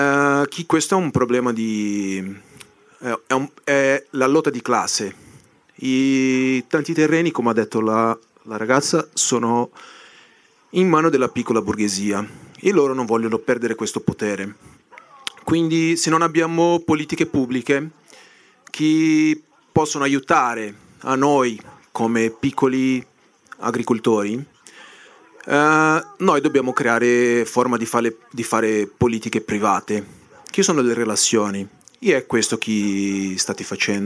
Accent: Brazil; Italian is a second language; io sono di Brasile e lì abbiamo il movimento sociale del campo più grosso del mondo

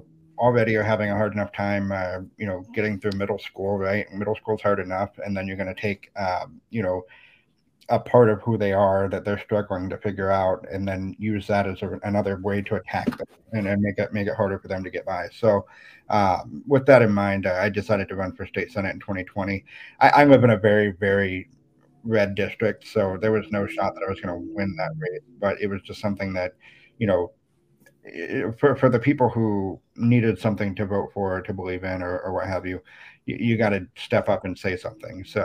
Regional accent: Iowa, United States; Yeah, so I grew up in Southwest Iowa, a rural kid.

